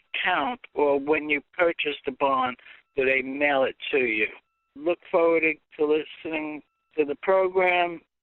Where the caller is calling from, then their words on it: Brick, New Jersey, United States; Hi, Steve and Justin. … I'm calling from Brick, New Jersey.